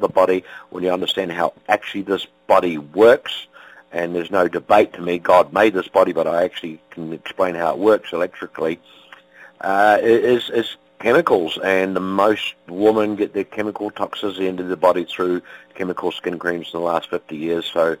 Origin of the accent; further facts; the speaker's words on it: New Zealand; born from Swiss immigrant parents into New Zealand, so my bloodline is 100% Swiss, but a Kiwi through and through, born and raised in New Zealand, in rural agriculture on a farm